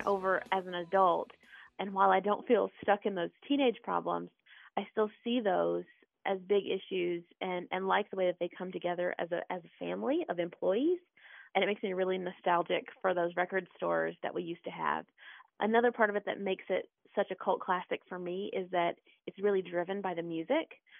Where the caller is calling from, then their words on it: Sylva, North Carolina, United States; I'm calling from Silva, North Carolina.